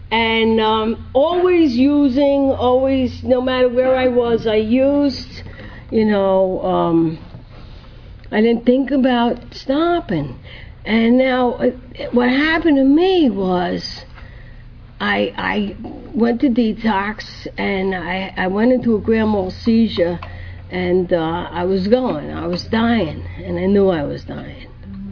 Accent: Bronx, New York, United States; I'm from the Bronx, so that was the county over.

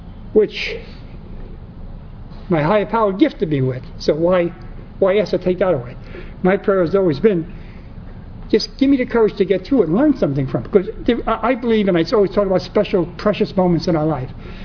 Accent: Bronx, New York, United States; I mean, I'm Bronx Irish Catholic brought up. I was an altar boy.

